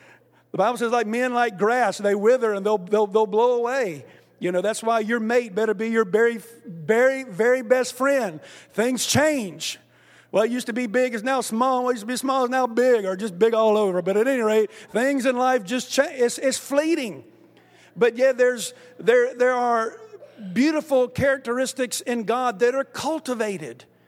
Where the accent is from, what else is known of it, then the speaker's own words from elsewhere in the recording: Wilson, United States; I grew up Methodist in Wilson, and I'm a big rah-rah John Wesley fan.